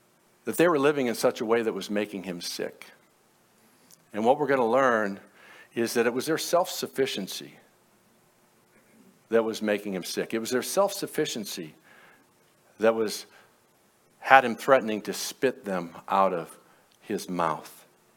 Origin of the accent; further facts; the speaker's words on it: United States; I'm an American, so we get sick with anything, right?